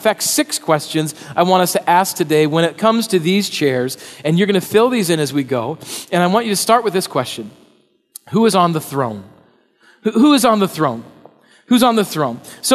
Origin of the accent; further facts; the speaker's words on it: Rapid City, South Dakota, United States; Now, I grew up in Rapid City, South Dakota. Now, if you've ever heard of that place, God bless you. But if you know where Mount Rushmore is, that's where Rapid City is. That's where I'm from.